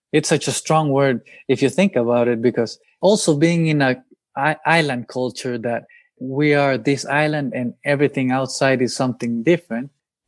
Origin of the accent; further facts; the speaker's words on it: El Salvador; I think that's one of the funny, serious things you could face growing up in El Salvador, in Latin American culture.